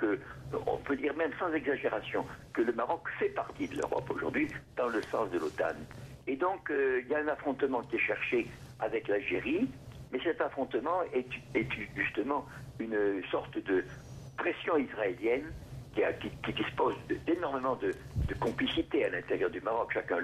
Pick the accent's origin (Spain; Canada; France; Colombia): France; il semble en tout cas chez nous, en France, nous le voyons très bien